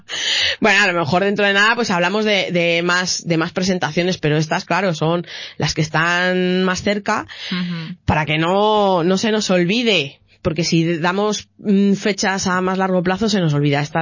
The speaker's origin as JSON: {"language": "Spanish", "town": "Salamanca", "region": "Castile and León", "country": "Spain", "said": "mujeres que escribimos, que somos de aquí de Salamanca"}